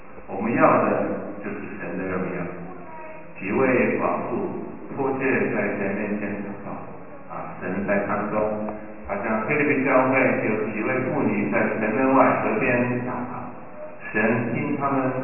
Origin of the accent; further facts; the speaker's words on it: Canada; 这个是鹅，他们说加拿大鹅啊，是我们家乡的动物啊